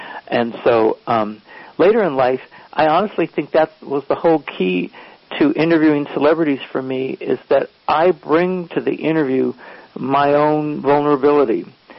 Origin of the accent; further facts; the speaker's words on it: Buffalo, New York, United States; because I was from Buffalo, New York.